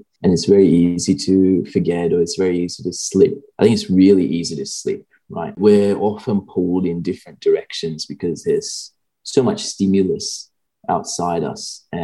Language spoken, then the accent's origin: English; Sri Lanka; now in Australia; I grew up in Sri Lanka.